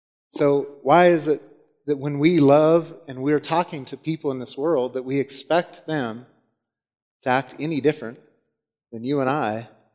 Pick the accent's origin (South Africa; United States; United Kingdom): United States; Laramie, Wyoming; I was born and raised in Laramie. And like most Westerners, I believe that there was a God.